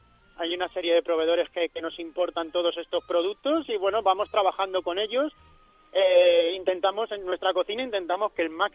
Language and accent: Spanish; Madrid, Community of Madrid, Spain; yo que soy de Madrid